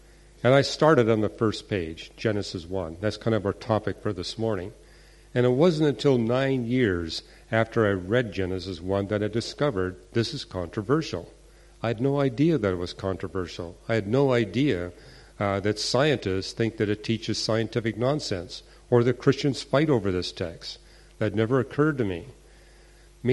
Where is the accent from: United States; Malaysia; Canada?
Canada; As you heard, I'm Canadian. I was not raised in a Christian home.